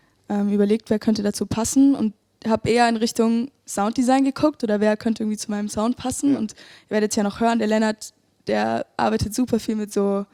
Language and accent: German; Fürth, Bavaria, Germany; Ich komme aus Fürth.